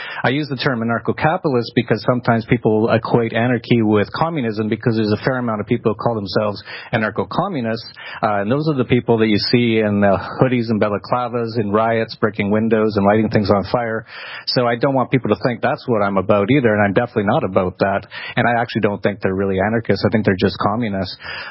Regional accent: Canada; I think you can tell by my accent and all the photos of me at 4 years old playing hockey in the Siberia of Canada that I'm probably from there.

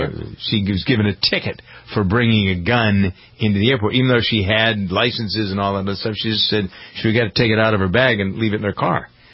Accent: New England, United States; accent: New England; And my New England accent is

